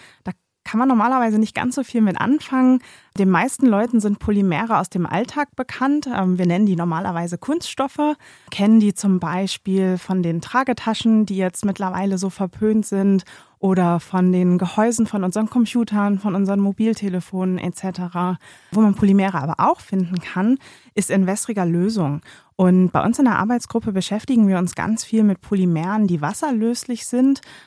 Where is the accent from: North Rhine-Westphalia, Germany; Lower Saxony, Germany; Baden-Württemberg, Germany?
Lower Saxony, Germany; Delmenhorst; Ursprünglich komme ich ganz hoch aus dem Norden von hier aus gesehen. Ich komme aus Delmenhorst, das ist eine kleine Stadt in der Nähe von Bremen. Bin dort aufgewachsen und habe dann an der Uni in Oldenburg gleich um die Ecke studiert